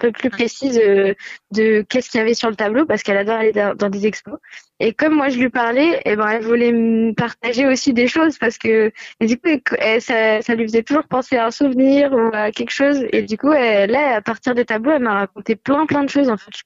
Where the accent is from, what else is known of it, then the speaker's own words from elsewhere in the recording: Tours, Centre-Val de Loire, France; parce que je suis originaire de Tours.